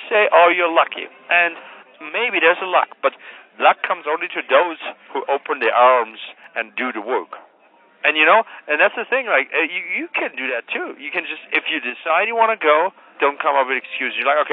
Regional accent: Germany; I come from Germany.

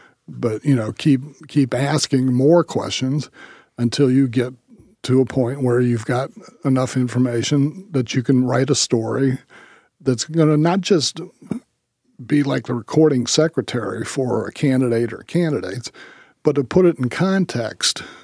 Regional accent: Dayton, Ohio, United States; he found out that I was from Dayton. And then we started talking about the Wright brothers

